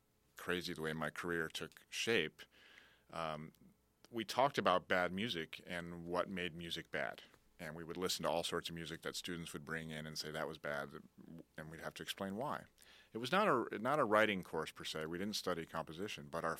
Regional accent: Illinois, United States; I grew up in a suburb of Chicago and found a trumpet on my couch that my brother had

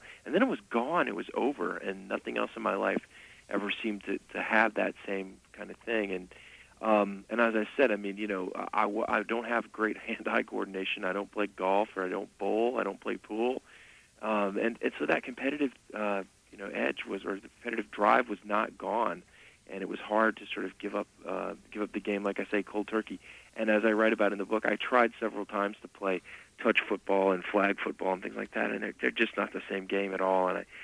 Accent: Tennessee, United States; It's strange growing up in Tennessee where they have their own very serious college football program, but they weren't very good, frankly, in the 70s and 80s.

